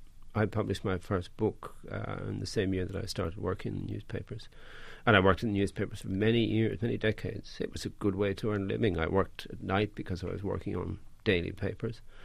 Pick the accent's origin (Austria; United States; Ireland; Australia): Ireland; Yeah, English doesn't feel to us like our first language.